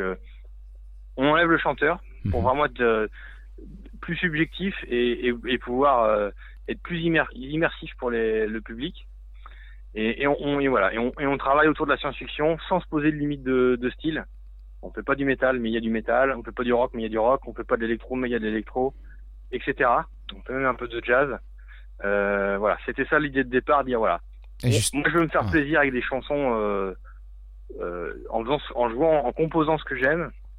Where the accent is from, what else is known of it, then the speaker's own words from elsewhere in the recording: Nantes, Pays de la Loire, France; also born or lived in Angers; Alors, moi, je suis nantais.